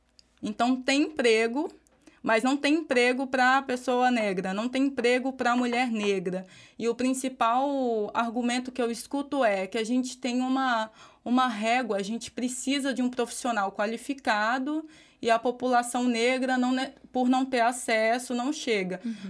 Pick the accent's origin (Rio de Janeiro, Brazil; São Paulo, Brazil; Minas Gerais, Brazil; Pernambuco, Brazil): Minas Gerais, Brazil; Eu sou de Minas Gerais, então lá é uma perspectiva completamente diferente.